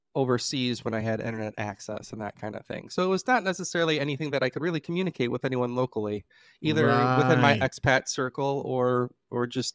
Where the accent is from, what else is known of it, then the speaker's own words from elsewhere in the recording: Chicago, Illinois, United States; And even I'm from Chicago, and Chicago at the time was not as accepting.